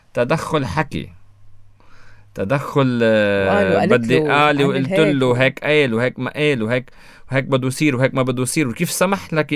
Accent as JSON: {"language": "Arabic", "country": "Lebanon", "said": "عنا نحن كلبنانيين"}